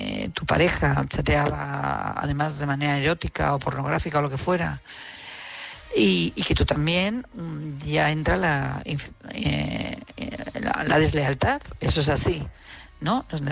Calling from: Madrid, Community of Madrid, Spain; de Madrid.

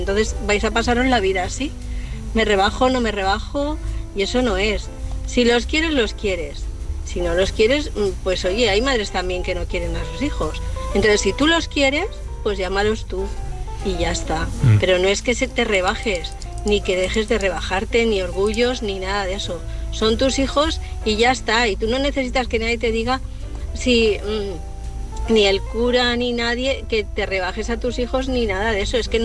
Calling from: Valencia, Valencian Community, Spain; de Valencia.

